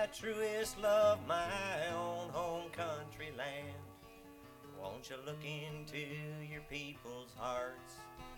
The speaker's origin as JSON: {"language": "English", "region": "Ohio", "country": "United States", "tie": "born or raised there", "said": "I was pouring metal at a factory out in southwestern Ohio near my hometown."}